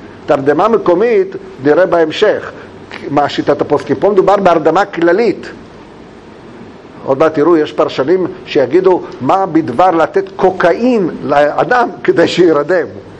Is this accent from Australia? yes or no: no; Romania; הרבה זה סבי היה רומני, כמו שאתם מרגישים ברי שלי, גם אני רומני. רומני הכוונה יהודי ברומניה